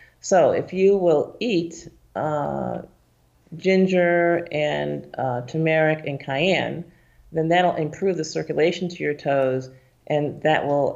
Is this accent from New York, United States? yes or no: yes; Syracuse, New York, United States; So I'm from Syracuse, New York, and so this big raw food movement just took off.